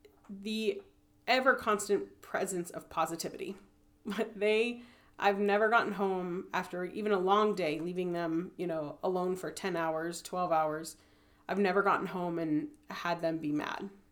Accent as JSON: {"language": "English", "region": "Florida", "country": "United States", "said": "Yeah, I'm from Central Florida, like right around Disney area."}